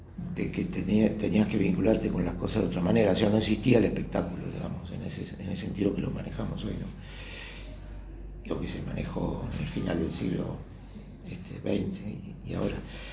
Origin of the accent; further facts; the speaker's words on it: Montevideo, Uruguay; nací acá en Montevideo en el año 49 y viví en el Buceo, en La Unión y en el Cordón. Durante la década de 60 viví en esos tres lugares. Eran barrios.